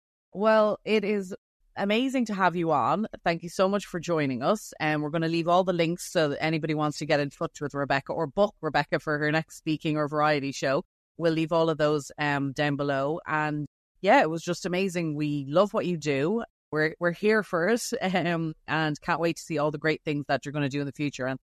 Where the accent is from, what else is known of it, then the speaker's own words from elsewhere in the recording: Ireland; I know as an Irish person, we're not very good at that part of it at all.